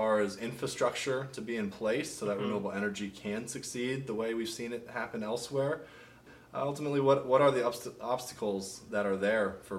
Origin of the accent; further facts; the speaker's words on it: Houston, Texas, United States; I grew up in Houston, Texas, and until the year 2004, that summer, I thought global warming was still debatable.